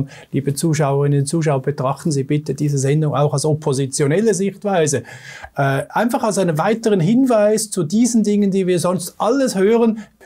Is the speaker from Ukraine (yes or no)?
no; Switzerland; Wir haben ja als Schweizer immer noch die freie Wahl, zu impfen oder nicht zu impfen.